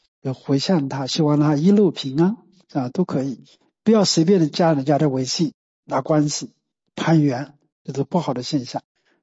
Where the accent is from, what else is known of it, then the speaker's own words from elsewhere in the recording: China; 我们中国人有一个特色，就是说我们一根筋或者就盯着一个师父